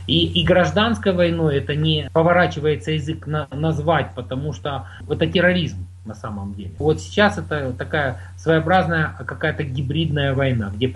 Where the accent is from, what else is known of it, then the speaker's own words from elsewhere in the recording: Ukraine; born there; also born or lived in Moscow; хотя я уже родился на Украине, то корни, да, российские, и образование свое начал в Москве, в институте археологии.